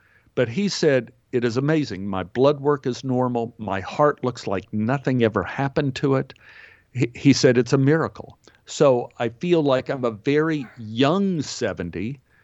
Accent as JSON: {"language": "English", "region": "Texas", "country": "United States", "tie": "born or raised there", "said": "because growing up in Texas, I spent my life spitting seeds."}